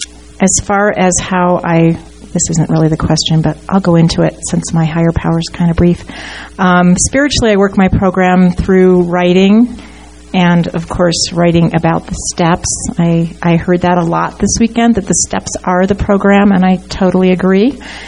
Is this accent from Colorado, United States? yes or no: yes; Boulder, Colorado, United States; from Boulder.